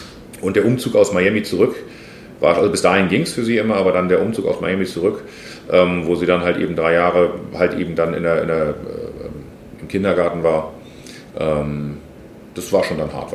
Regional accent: Hamburg, Germany; ich bin hier aufgewachsen im Stadtteil, aber Harburg ist Hamburg

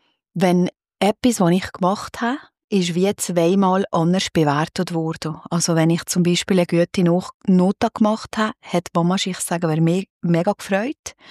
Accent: Naters, Valais, Switzerland; Ja, also ich bin in Natersch aufgewachsen. Ich habe ältere Brüder. Wir sind, wie du gesagt hast, katholisch aufgewachsen

